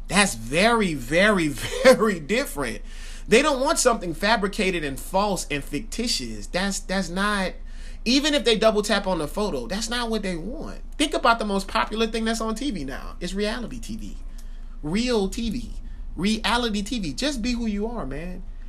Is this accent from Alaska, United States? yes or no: no; Marietta, Georgia, United States; I grew up in Marietta, Georgia. I eventually moved to Columbus, Georgia.